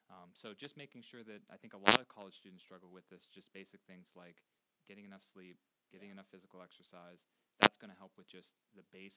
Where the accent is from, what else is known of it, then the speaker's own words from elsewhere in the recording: Pittsburgh, Pennsylvania, United States; also born or lived in New York / North Carolina / Virginia; So I grew up in Pittsburgh. I went to Cornell University as an undergraduate in New York. Then I went to Duke University Medical Center that I was describing earlier.